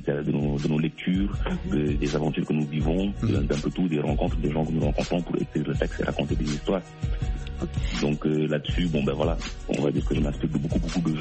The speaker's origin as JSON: {"language": "French", "country": "Senegal", "tie": "born or raised there", "moved": "as an adult", "lives_now": "France", "said": "moi je suis sénégalais. En fait, je suis né et j'ai grandi au Sénégal."}